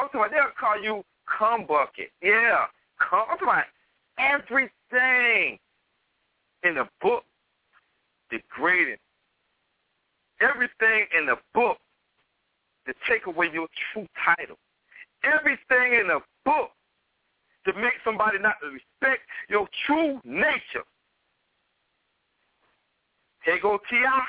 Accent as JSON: {"language": "English", "town": "Atlanta", "region": "Georgia", "country": "United States", "said": "Matter of fact, I'm from Atlanta."}